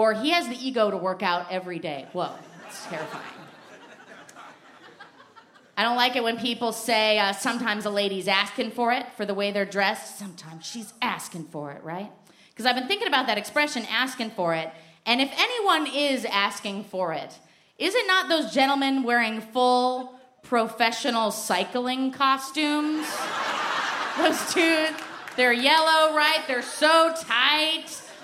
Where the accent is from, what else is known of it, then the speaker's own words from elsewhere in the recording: Portland, Oregon, United States; I'm from Portland, Oregon. Anybody else from Portland, Oregon?